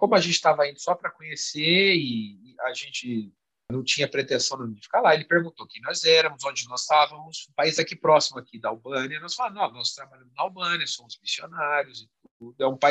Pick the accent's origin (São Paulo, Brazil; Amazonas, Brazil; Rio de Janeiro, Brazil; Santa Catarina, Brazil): São Paulo, Brazil; Bragança Paulista; Eu sou de São Paulo, mesmo a cidade, eu cresci no interior, em Bragança Paulista, é uma cidade maior